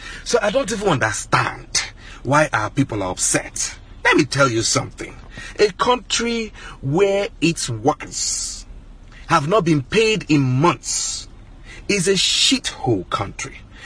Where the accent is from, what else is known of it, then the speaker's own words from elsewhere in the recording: Nigeria; now in United States; I am a Nigerian living here in the United States.